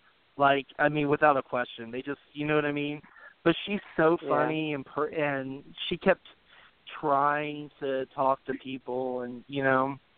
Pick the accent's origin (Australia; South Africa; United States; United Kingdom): United Kingdom; England; But that's just because I'm an English person and I don't like referring to you.